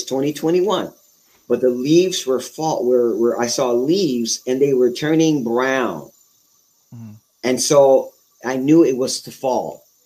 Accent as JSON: {"language": "English", "region": "England", "country": "United Kingdom", "said": "because I'm English. You know, I speak English."}